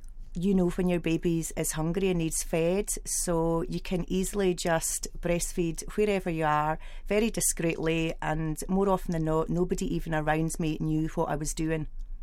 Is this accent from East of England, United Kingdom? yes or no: no; Glasgow, Scotland, United Kingdom; from Glasgow, and I breastfed my daughter right up until she was 9 months old.